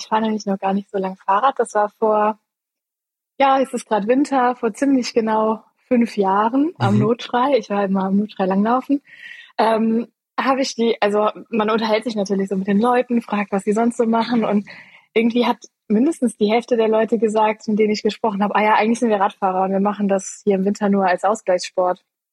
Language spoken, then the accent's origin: German; Eifel, Germany; Ich bin aufgewachsen in der Eifel, da ist, also gibt's so Sport, an sportlicher Infrastruktur gar nichts.